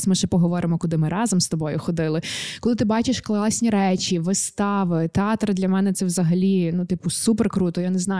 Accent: Lviv, Lviv Oblast, Ukraine; Та-та, я корінна львів'янка.

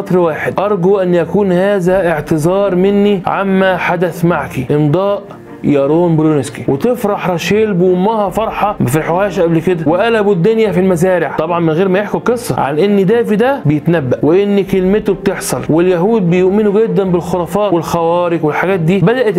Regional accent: Egypt; المحرات زي ما بيقولوا عندنا في مصر

